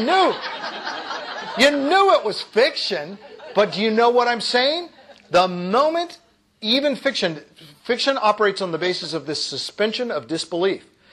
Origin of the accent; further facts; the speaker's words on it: Oregon, United States; I'm born and raised in Oregon